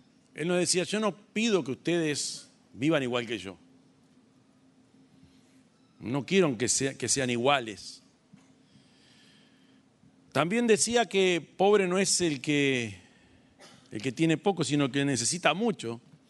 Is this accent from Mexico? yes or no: no; Uruguay; Como uruguayo, como militante político, como un privilegiado que tuve la suerte y la oportunidad de formarme con el viejo.